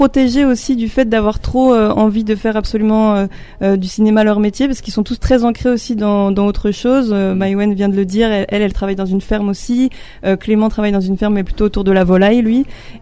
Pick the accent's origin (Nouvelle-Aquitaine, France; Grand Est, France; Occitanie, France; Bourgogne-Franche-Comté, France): Bourgogne-Franche-Comté, France; Alors moi, j'ai grandi dans le Jura, j'habite encore dans le Jura, enfin, voilà, c'est vraiment ma région.